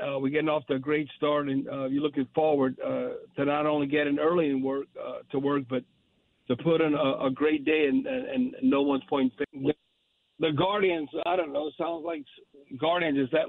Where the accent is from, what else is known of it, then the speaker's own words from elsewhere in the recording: Louisiana, United States; I'm a Cajun, but I'm not raging, so I don't like that name.